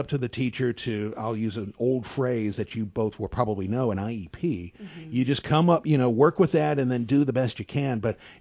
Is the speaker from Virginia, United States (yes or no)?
no; Missouri, United States; growing up in St. Louis County, my late mother taught in the special school district